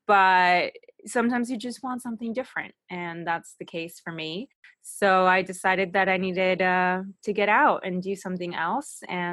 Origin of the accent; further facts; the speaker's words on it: Buenos Aires, Argentina; moved away as an adult; also born or lived in New York, United States; I'm originally from Buenos Aires in Argentina, and I grew up there. I went to school there, everything, until I was 18. And then I moved to New York to study, and I was there for 15 years. So I'm a little bit of a mix.